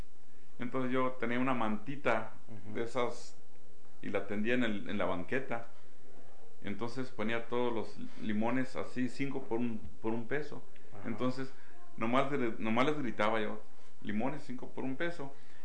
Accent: Estación Consuelo, Chihuahua, Mexico; nos fuimos de Chihuahua a un rancho que se llama Estación Consuelo, rumbo a Meoqui, cerquita de Meoqui. Está un pueblito que se llama Estación Consuelo. Entonces ahí fui a entrar a la escuela.

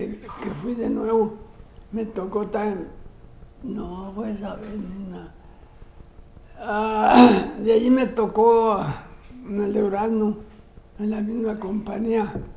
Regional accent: Jerez, Zacatecas, Mexico; born there; Nací en 1922, el mes de junio, el día 9, en Jerez, Zacatecas.

